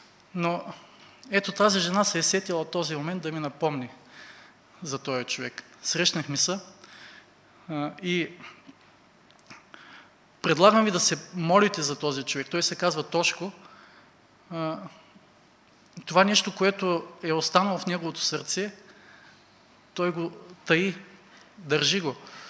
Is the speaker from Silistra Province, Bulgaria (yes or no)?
yes; Silistra, Silistra Province, Bulgaria; now in Dobrich, Bulgaria; Както разбрахте, аз съм от Силистра, но сега живея в Добрич.